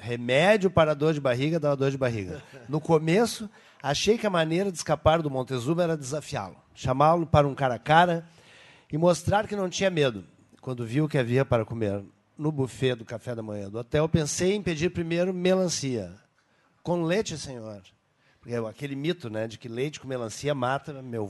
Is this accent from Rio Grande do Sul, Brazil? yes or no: yes; Rio Grande do Sul, Brazil; Eu sou gaúcho também, mas eu sou do outro tipo.